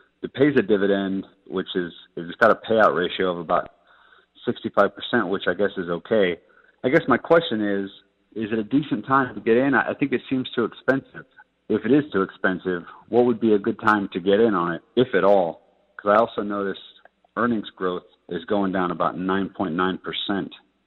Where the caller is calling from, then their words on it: Abu Dhabi, United Arab Emirates; I'm calling from Abu Dhabi.